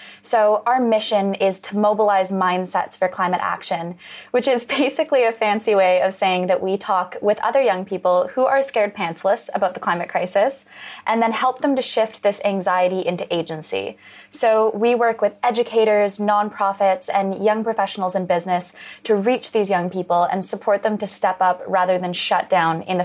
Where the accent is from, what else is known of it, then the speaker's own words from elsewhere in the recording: Western Canada, Canada; I grew up in Western Canada, just adjacent to the oil sands and also the incredible Rocky Mountains, a bit of a juxtaposition.